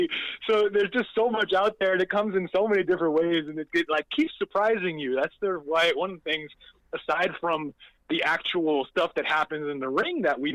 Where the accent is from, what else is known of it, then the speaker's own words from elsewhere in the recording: New York, United States; I was back home. I'm from New York. I was living in the city back when he fought his first HBO fight in 2012